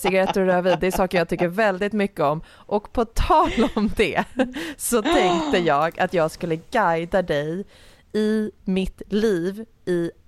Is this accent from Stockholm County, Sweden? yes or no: yes; Älta, Stockholm County, Sweden; Sen bestämde sig mina föräldrar för att pappa skulle bygga ett hus till oss. Så min barndom tillbringades i Älta.